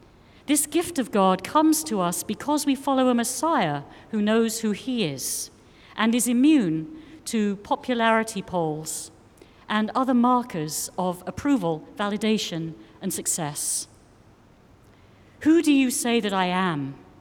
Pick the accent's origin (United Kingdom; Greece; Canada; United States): United Kingdom; England; The farming family I grew up in England taught me something for which I am to this day grateful.